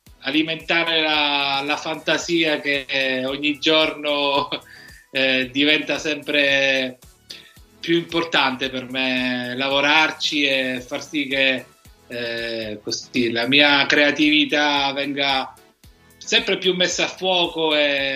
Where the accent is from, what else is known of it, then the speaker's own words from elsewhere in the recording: Messina, Sicily, Italy; Ho abitato per più di 30 anni la punta più nord-orientale della Sicilia, che è la parte nord di Messina, che si chiama Capo Peloro, che è uno dei tre capi della Sicilia, che è il punto dove dovrebbe venire il ponte sullo stretto, cioè il punto più vicino alla Calabria.